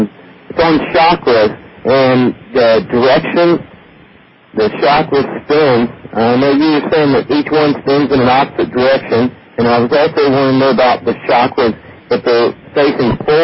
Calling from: Ohio, United States; I'm calling from Ohio.

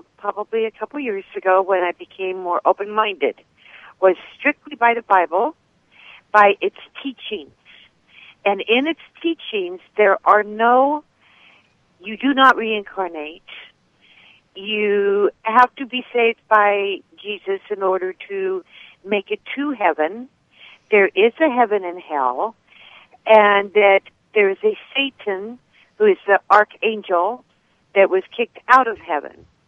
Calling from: Seattle, Washington, United States; State of Washington, Seattle.

